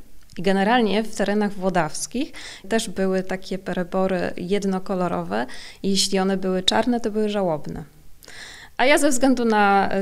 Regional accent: Chełm, Lublin Voivodeship, Poland; ona mieszkała w takim drewnianym domku na obrzeżach Chełma i ja całe dzieciństwo spędziłam właśnie w tym domku razem z nią.

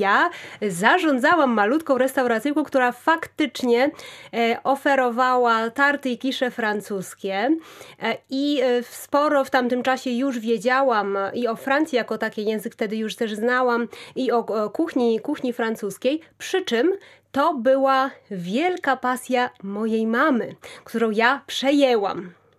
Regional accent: Lublin, Lublin Voivodeship, Poland; Pochodzę z Lublina, tutaj się urodziłam, tutaj się wychowałam

